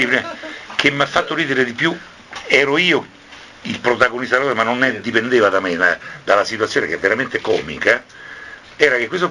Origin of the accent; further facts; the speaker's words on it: Rome, Lazio, Italy; born there; io sono nato a Roma, a Via Giulia. Però mio padre era di Portici.